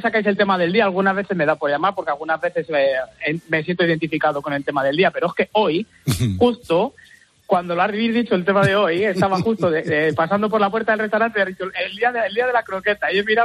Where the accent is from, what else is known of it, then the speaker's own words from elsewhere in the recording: Toledo, Castilla-La Mancha, Spain; que yo soy de Toledo.